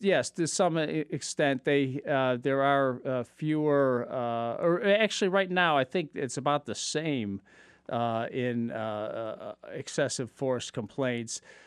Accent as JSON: {"language": "English", "town": "Chicago", "region": "Illinois", "country": "United States", "said": "I'm from Chicago, so I've been seeing a lot of the 1968 police riots, so to speak, on TV recently."}